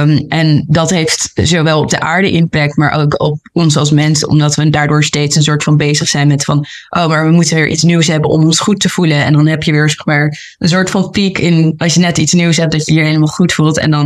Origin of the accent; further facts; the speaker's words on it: Amsterdam, North Holland, Netherlands; born there; Ik ben geboren in Amsterdam.